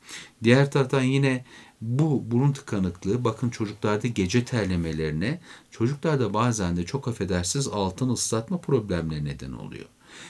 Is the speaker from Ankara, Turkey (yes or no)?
yes; Beypazarı, Ankara, Turkey; İşte çocukluğumuzda sobalı evlerde sobaların üzerine ben Beypazarlıyım anacığımız güğümleri koyar böyle nemlenirdi ortam.